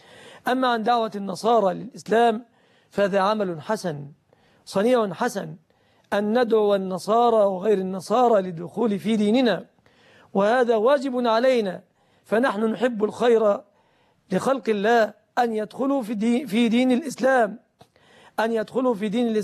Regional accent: Egypt; إلى بلادنا مصر

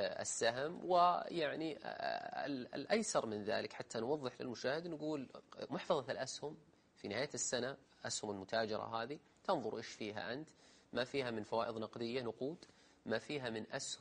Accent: Saudi Arabia; إذا كانت الشركة تخرج تزكي مثل عندنا في السعودية

